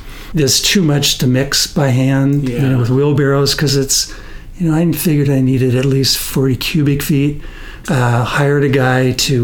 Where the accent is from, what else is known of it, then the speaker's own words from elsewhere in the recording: Portland, Oregon, United States; moved away as an adult; also born or lived in Hawaii; now in San Diego, United States; Well, I was born and raised in and around Portland and have been a lifelong gardener from very little kid time to till today. So I lived the first half of my life in Oregon and then moved to Hawaii and then San Diego for the second half of my life.